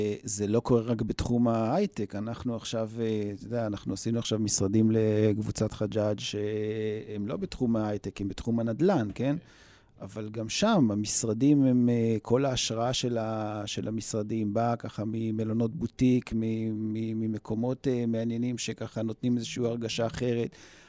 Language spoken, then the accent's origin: Hebrew; Beersheba, Southern District, Israel; אני יודע שגם עכשיו אני באר שבעי במקור